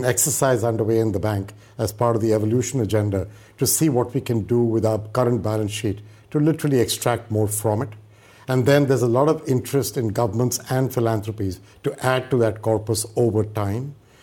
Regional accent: India; I grew up in India. I studied in India. As Prime Minister Modi would say, I am made in India. And I have come here and worked overseas, both in the developing world and the developed world.

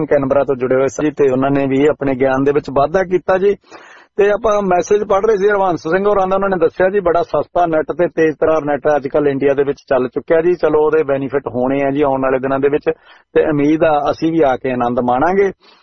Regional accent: Punjab, India; ਤੇ ਮੈਂ ਦੁਆਬੇ ਤੋਂ ਹੀ

